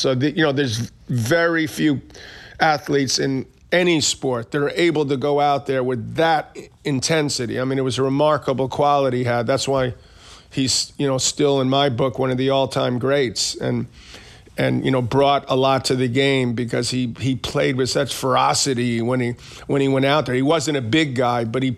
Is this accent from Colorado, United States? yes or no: no; Queens, New York, United States; born or raised there